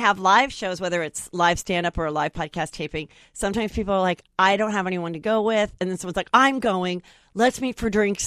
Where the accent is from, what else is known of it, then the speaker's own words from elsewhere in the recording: Woodland Hills, California, United States; Woodland Hills.